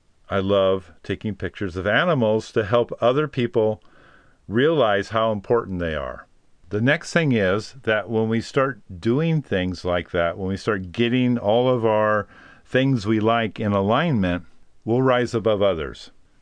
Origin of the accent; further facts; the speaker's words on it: California, United States; born there; maybe it's just because I'm an American, I believe that. I mean, I know that's a very American way to look at things. But here I am. I was born in California.